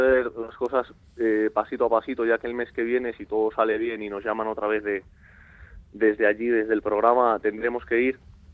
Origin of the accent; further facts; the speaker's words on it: Basque Country, Spain; nosotros somos vascos. Y como gitanos, que es nuestra música es la flamenca